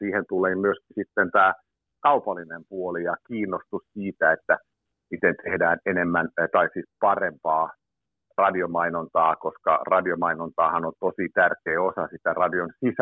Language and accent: Finnish; Tammisaari, Uusimaa, Finland; levytettiinkin Tammisaaresta, kun olen kotoisin, niin se oli aika vilkas musiikkikaupunki